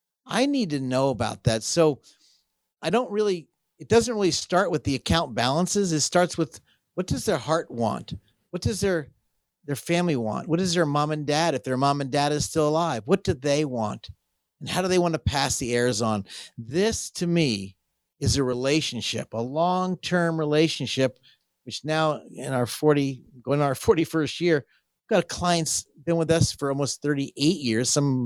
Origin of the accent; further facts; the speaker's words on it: Jacksonville, Florida, United States; We grew up in Jacksonville, Florida, and he could sit around the campfire, shoot the breeze, and then go work out every day.